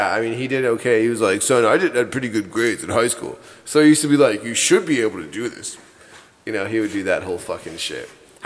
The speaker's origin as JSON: {"language": "English", "town": "Sparks", "region": "Nevada", "country": "United States", "tie": "born there", "said": "I was born in Sparks, Nevada, dude."}